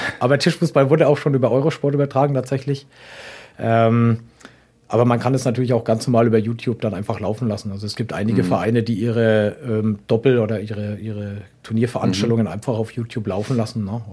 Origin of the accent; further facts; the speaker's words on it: Bamberg, Bavaria, Germany; now in Braunschweig, Germany; Manchmal hört man das noch, wenn ich nach Bamberg zurückgehe, dann sagen sie, ich hätte meinen Dialekt verloren.